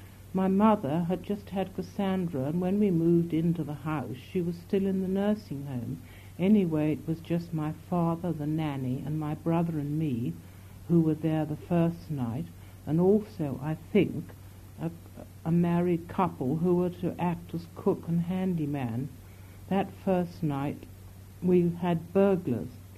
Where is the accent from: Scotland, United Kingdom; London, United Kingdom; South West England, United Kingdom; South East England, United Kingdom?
South East England, United Kingdom; Farnborough; born there; also born or lived in Beaconsfield; I was born in Farnborough in Hampshire